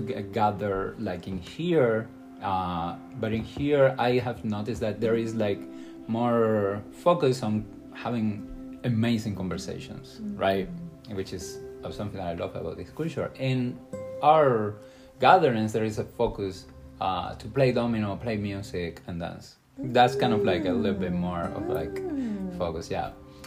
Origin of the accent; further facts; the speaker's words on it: Las Tunas, Cuba; English is a second language; A small town in the western side of Cuba. Eastern part of Cuba, called Las Tunas. The island is long, and we are really far away of Havana, the capital.